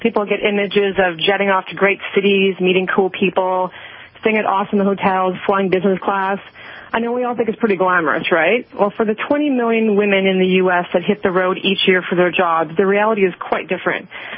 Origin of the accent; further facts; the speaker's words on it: the Prairies, Canada; You'll soon find out from my accent, I am Canadian. I grew up in the prairies in a very small town, and I always knew I was meant to escape and explore the world